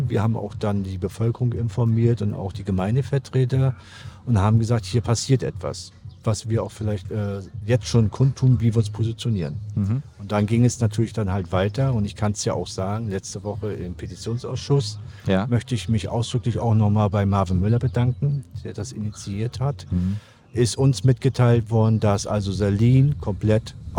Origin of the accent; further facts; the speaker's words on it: Görn, Germany; born there; ich bin ja hier geboren in Görn und auf der anderen Seite seht ihr mein Geburtshaus stehen.